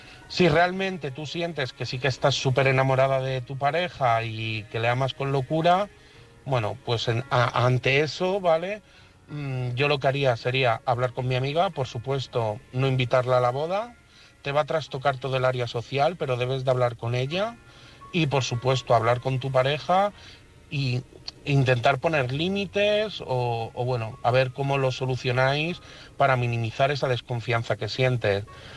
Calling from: Madrid, Community of Madrid, Spain; de Madrid

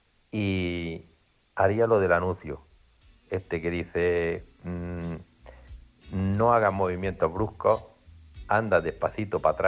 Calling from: Antequera, Andalusia, Spain; Buenas noches … de Antequera.

